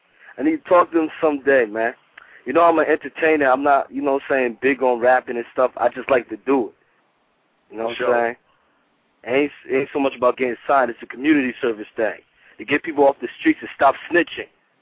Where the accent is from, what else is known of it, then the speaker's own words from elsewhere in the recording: Trenton, New Jersey, United States; North Trenton, New Jersey. Born and raised.